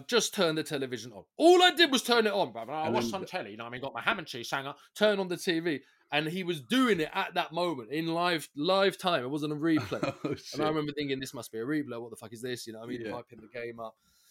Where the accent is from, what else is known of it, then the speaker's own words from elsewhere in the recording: England, United Kingdom; yeah, because I'm British, yeah, fucking English, yeah.